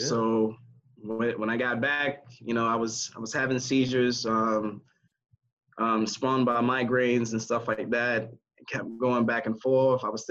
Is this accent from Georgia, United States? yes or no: yes; Savannah, Georgia, United States; I'm from Savannah, Georgia, man. That's a football town.